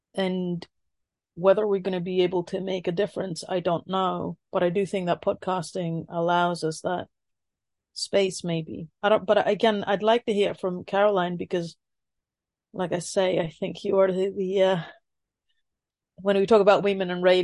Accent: Athens, Attica, Greece; I am from Athens, Greece

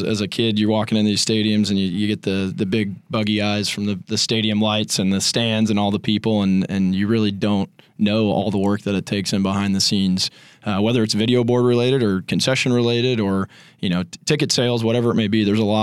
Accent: St. Louis, Missouri, United States; I was born and raised in St. Louis.

